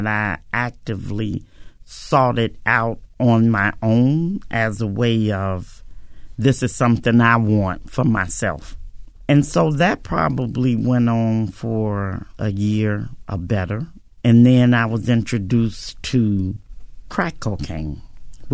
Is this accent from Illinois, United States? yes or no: yes; Chicago, Illinois, United States; Growing up in Chicago, of course, I know racism exists.